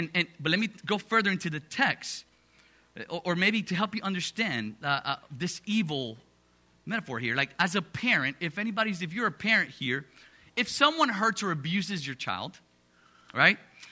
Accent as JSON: {"language": "English", "town": "Miami", "region": "Florida", "country": "United States", "tie": "born or raised there", "also_born_or_lived": "Dominican Republic", "said": "I was born in the Dominican Republic, raised in Miami, Florida."}